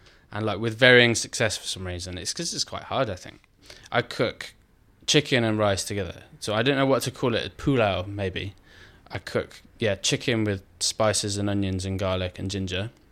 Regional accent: Birmingham, West Midlands, United Kingdom; growing up in Birmingham, we used to eat a lot of curry

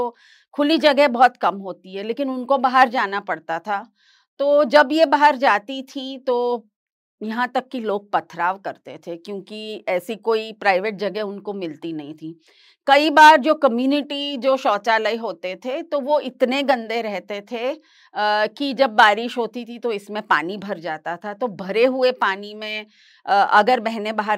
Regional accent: Ahmedabad, Gujarat, India; मैं अहमदाबाद गुजरात में पैदा हुई और बचपन तो वैसे ही हंसते खेलते गुजर गया। जो मेरे पिताजी थे वो अहमदाबाद के इंडियन इंस्टीट्यूट ऑफ मैनेजमेंट में प्रोफेसर थे और माताजी थी वो शिक्षिका थी, तो घर में तो एक मध्यम वर्ग का माहौल था।

